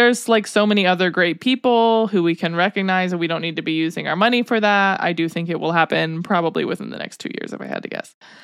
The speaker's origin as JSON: {"language": "English", "region": "Tennessee", "country": "United States", "tie": "born or raised there", "said": "Obviously, I didn't live in Nashville, but we're 2 hours from Nashville."}